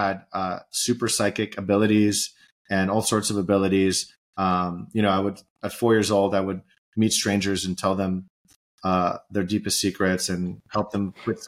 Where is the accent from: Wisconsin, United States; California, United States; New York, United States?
California, United States; I was raised in Southern California, Orange County.